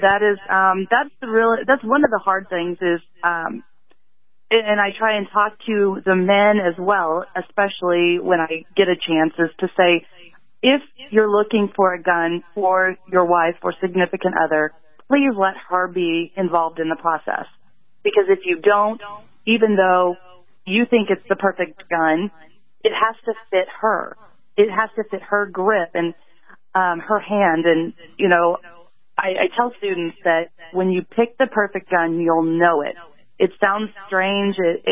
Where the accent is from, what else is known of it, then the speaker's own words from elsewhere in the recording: Springfield, Missouri, United States; Well, I'm from Springfield, Missouri.